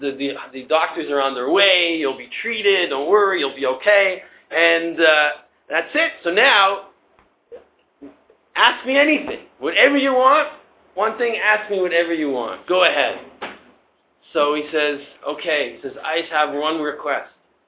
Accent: Connecticut, United States; I grew up in Connecticut, you know, my family is storekeepers, whatever.

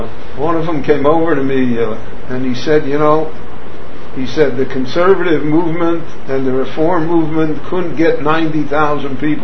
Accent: United States; I come from America where not only they give you a bag, they carry it out in the car and put it.

